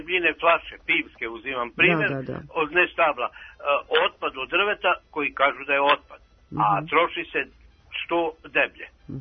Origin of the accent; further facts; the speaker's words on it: Oreškovica, Southern and Eastern Serbia, Serbia; Oreškovice